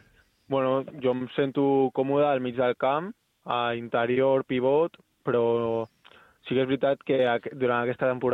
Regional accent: El Prat de Llobregat, Catalonia, Spain; que és l'equip del meu poble, que, al Prat, estava al Prat

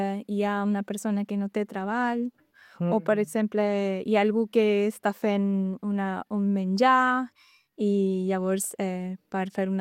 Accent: Paraguay; first language Guarani; Catalan is a second language; La llengua guaraní és la meva llengua materna. Llavors, els que més parlem a casa dels meus pares és la llengua guaraní, fluidament parlant.

